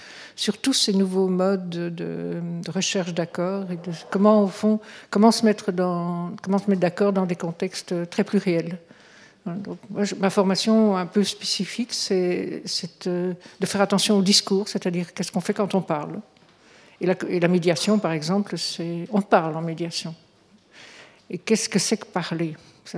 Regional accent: Belgium; Je suis belge, peut-être que c'est aussi un autre accent.

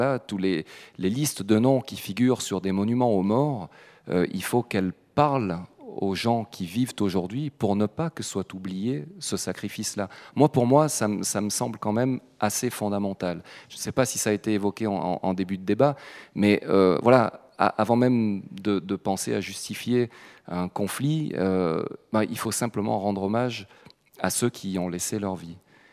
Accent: France; Je suis français et je travaille à l'ambassade de France en tant qu'attaché de défense.

